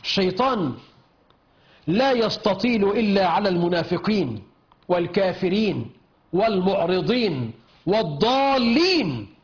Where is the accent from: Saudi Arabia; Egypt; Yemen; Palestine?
Egypt